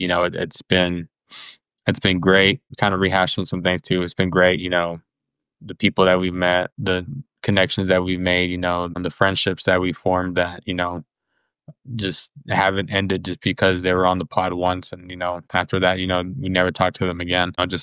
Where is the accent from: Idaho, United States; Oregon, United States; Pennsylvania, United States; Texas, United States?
Texas, United States; I, you know, as a Texan, you know, I could always be true to myself, but also be like an America fan.